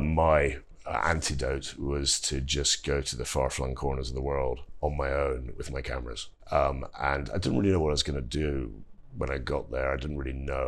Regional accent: Scotland, United Kingdom; because I'm a Scot and I was very, very nervous about the Scottish banks having overextended themselves

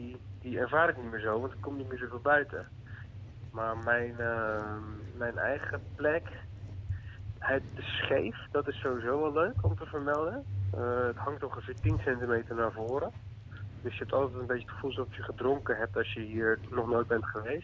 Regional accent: Apeldoorn, Gelderland, Netherlands; also born or lived in Utrecht; now in Rotterdam, Netherlands; Ik kom uit Apeldoorn, hè, het oosten des lands. En toen ben ik heel lang in Utrecht gezeten.

